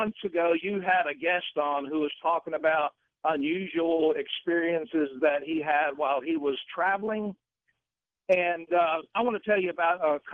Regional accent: Greenville, South Carolina, United States; when they found out I was from Greenville, South Carolina, they said, well, our pastor's wife is from Greenville, South Carolina.

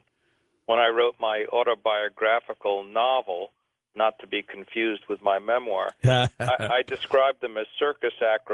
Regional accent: New York, United States; And we lived on the on Manhattan. I was born on Manhattan. I was a native

